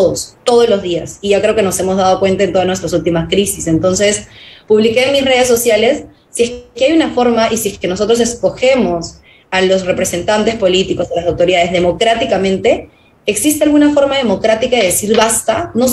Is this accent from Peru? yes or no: yes; Peru; demostrarle no solo al país, sino al mundo, de lo que somos capaces los peruanos.